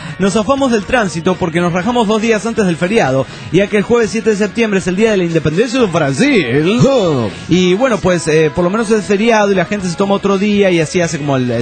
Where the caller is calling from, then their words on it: Junín, Buenos Aires Province, Argentina; de Junín, Buenos Aires, República Argentina.